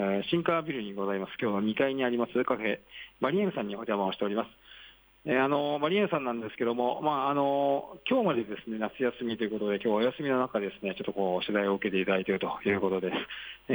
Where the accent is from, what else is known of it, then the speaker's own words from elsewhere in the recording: Yamanashi, Japan; 地元が山梨なんで山がすごい多いんですけど、